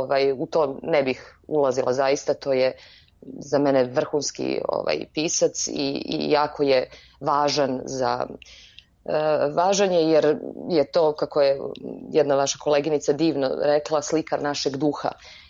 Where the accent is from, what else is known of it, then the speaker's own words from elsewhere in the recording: Sarajevo, Federation of Bosnia and Herzegovina, Bosnia & Herzegovina; kao što rekoh, ja sam iz Sarajeva. I moje detinjstvo, moj prvi udah, slike i filmovi najranijeg života vezani su za moje žene bosanske.